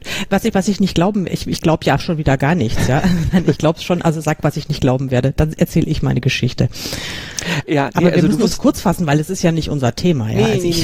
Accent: Bavaria, Germany; vielleicht liegt es an meiner Kindheit in den 70er Jahren und ich komme ja aus Bayern und wir waren dann gerne mal irgendwie in den Bergen

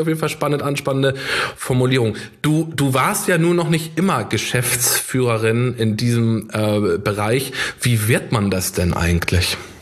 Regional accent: Bavaria, Germany; uns auf ein Bierchen am Ammersee treffen, meiner alten Heimat.

